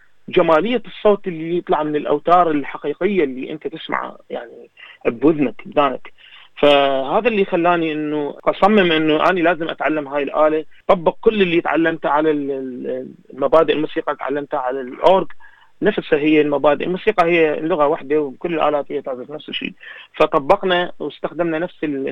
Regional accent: Iraq; احنا كعراقيين

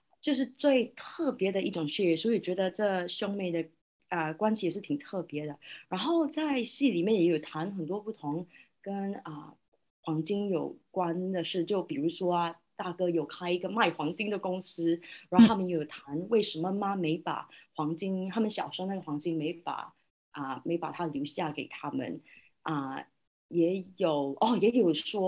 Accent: Singapore; now in Australia; 我原本是新加坡人，现在住在澳大利亚。

